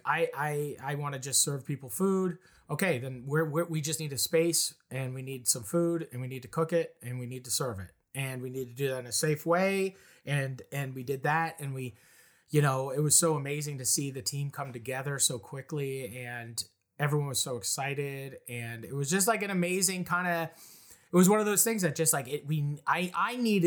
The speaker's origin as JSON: {"language": "English", "region": "the Maritimes", "country": "Canada", "tie": "born or raised there", "also_born_or_lived": "Ontario", "said": "I grew up being a nomadic family. Like, you know, we moved all over, we lived all over the Maritimes. We moved to Ontario."}